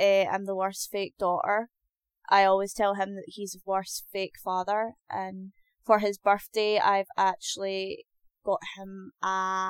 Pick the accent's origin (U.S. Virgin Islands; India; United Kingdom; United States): United Kingdom; Scotland; I was born and raised in Scotland, but I am Scottish-Irish. I'm half and half.